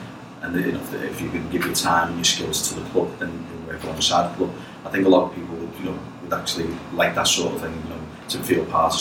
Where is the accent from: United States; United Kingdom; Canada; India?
United Kingdom; Skelmersdale, North West England; accent: Scouse; I was born and bred in Skelmersdale for all my sins, so I am a woolly back by heart, but I have a Scouse accent. But yeah, I moved to Witness in 1996.